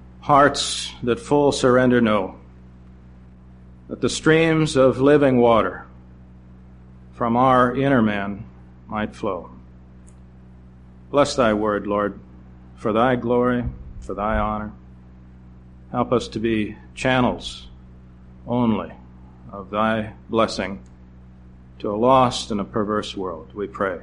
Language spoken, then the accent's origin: English; Slidell, Louisiana, United States; I'm from Slidell, Louisiana.